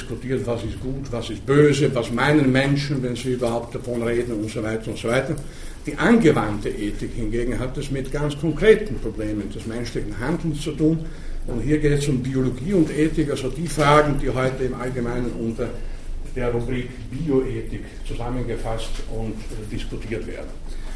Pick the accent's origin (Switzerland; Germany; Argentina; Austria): Germany; Ich komme aus Deutschland